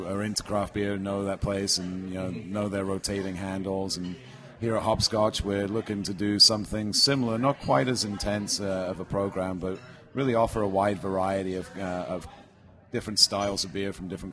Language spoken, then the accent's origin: English; England, United Kingdom; now in United States; I grew up in England, and we're inundated with amazing local breweries